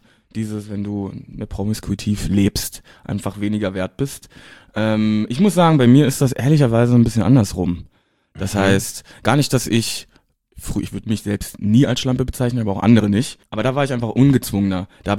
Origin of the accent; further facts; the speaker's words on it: East Germany, Germany; moved away as an adult; now in Berlin, Germany; ich komme ja aus dem Osten, da konnte ich mich aufgrund vieler Gegebenheiten nicht outen. Ich habe das also sehr spät gemacht, mit 21, genau zu dem Zeitpunkt, als ich auch nach Berlin gezogen bin